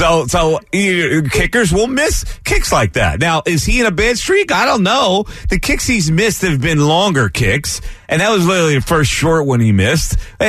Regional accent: Bristol, United States; one of the two presidential candidates is actually going to be in my hometown of Bristol on Saturday.

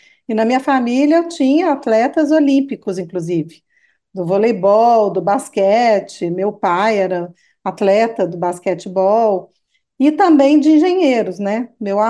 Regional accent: Minas Gerais, Brazil; accent: mineiro; now in São Paulo, Brazil; eu sou mineira, né? As pessoas vão perceber pelo meu sotaque.

